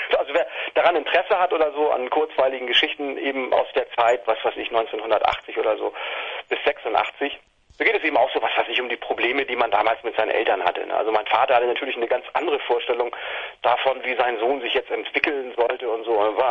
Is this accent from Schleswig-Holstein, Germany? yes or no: yes; Hohenweststedt, Schleswig-Holstein, Germany; in Hohenweststedt, also eben das Dorf, in dem ich damals aufgewachsen bin. Geboren bin ich in Itzehoe und bin dann mit, ich weiß nicht, mit 4 oder 5 oder so nach Hohenweststedt gekommen.